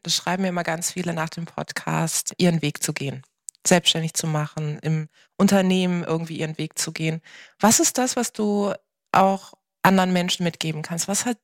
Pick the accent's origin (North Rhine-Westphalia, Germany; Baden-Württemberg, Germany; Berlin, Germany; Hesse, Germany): Baden-Württemberg, Germany; Karlsruhe; dann war das in meiner Heimatstadt in Karlsruhe